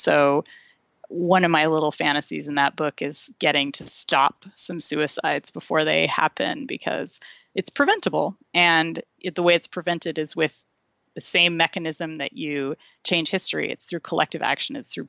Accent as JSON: {"language": "English", "town": "Irvine", "region": "California", "country": "United States", "tie": "born or raised there", "said": "I grew up in Irvine, California, and I did not engage in murder"}